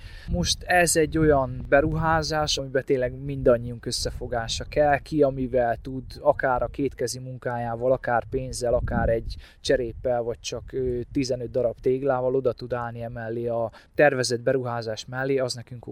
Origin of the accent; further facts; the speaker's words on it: Bács-Kiskun, Hungary; moved away as an adult; also born or lived in Budapest; now in Romania; Én Bács-Kiskun megyei származású vagyok, ez ugye hasonlóan alföld része Magyarországnak, mint itt ez a kisiratosi rónaság. Vidéki gyermek vagyok, Budapesten laktam közel 6 évig